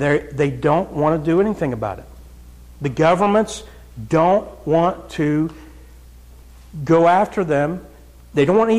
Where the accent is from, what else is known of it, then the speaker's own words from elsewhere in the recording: Ohio, United States; I'm from Southern Ohio. Some of you knew that. And down in Southern Ohio, we listen to a lot of Southern gospel.